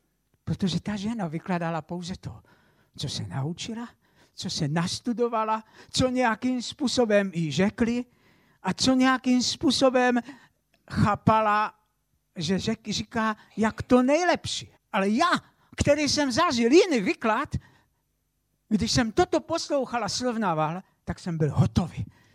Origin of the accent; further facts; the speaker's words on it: Moravian-Silesian Region, Czechia; Já pocházím ze Slezska, mám polské školy